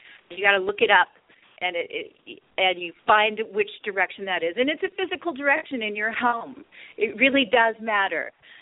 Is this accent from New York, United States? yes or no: no; Hawaii, United States; I'm from Hawaii, and so I have a huge ohana there